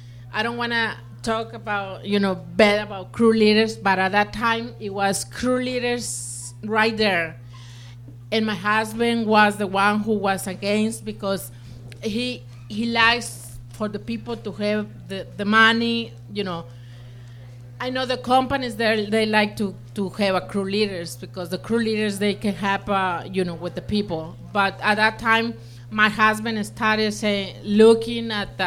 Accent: Mexico; English is a second language; now in United States; because I was coming from Mexico at that time, and I can tell you that I know more here the states than Mexico, because we travel from one state to another state.

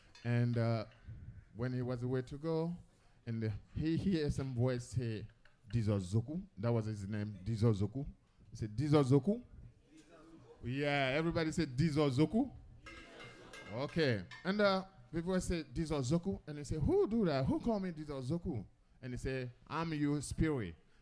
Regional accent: Côte d’Ivoire; English is a second language; But in my language, I'm Biti, and I'm from West Africa, and Cote d'Ivoire, the Ivory Coast, and I'm from West and Cote d'Ivoire.

